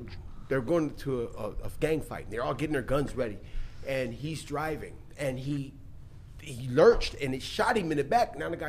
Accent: Philadelphia, Pennsylvania, United States; I always go down there because I'm not a gang affiliated. Mm-hmm. I'm from Philadelphia anyway."

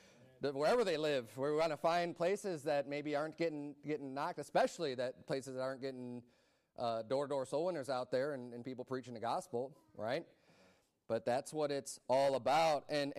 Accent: Atlanta, Georgia, United States; we're from Atlanta, right? We're from the Atlanta area, from Georgia.

